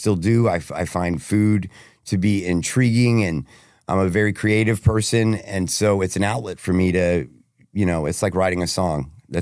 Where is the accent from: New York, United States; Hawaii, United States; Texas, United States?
Texas, United States; Plano; Well, I'm from Plano, Texas, born and raised.